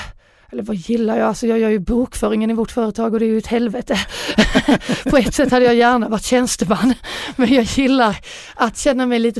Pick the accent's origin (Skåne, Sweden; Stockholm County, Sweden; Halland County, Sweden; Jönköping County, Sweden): Skåne, Sweden; Jag kommer ju från Bjärehalvön.